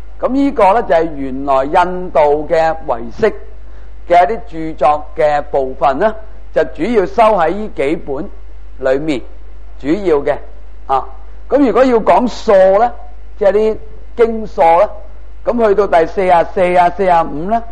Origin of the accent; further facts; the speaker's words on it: China; 我哋中国人都唔知劈咗去边啊，冇人识噶啦